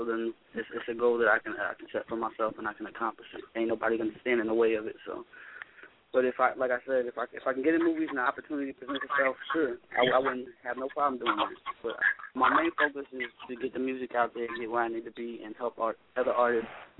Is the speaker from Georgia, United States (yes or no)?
no; Indiana, United States; Yeah, just like I'm from Indiana, when I shot my first video, I actually drove 16 hours back to Indiana to shoot the video in Indiana.